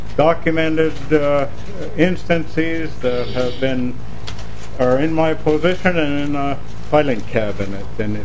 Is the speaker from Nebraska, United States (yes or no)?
no; Wolf Lake Township, Minnesota, United States; from Wolf Lake Township, Bicker County, Minnesota